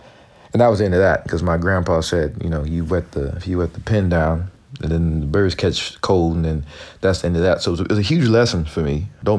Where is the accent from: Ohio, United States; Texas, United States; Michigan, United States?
Texas, United States; also born or lived in California; I was born in California and then moved to Texas very early on, where my maternal and paternal grandparents are